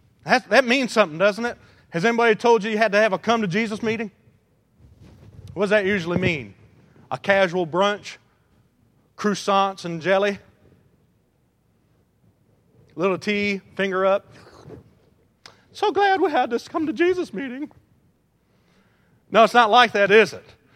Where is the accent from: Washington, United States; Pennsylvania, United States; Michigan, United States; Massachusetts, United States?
Michigan, United States; Detroit; I don't know much about auto mechanics, even though I'm from Detroit.